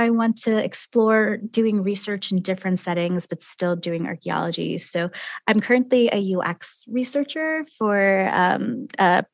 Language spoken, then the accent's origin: English; United States; I'm an archaeologist. I'm American born and raised, U.S. in particular.